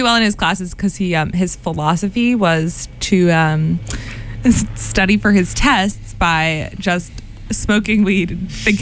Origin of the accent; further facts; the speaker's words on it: Chicago, Illinois, United States; I grew up in Chicago and attended University of Illinois until they kicked me out.